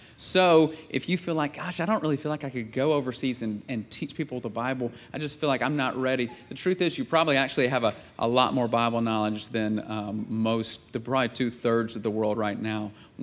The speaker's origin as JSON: {"language": "English", "country": "United States", "said": "We can't get into those countries because we're from the States, but they can."}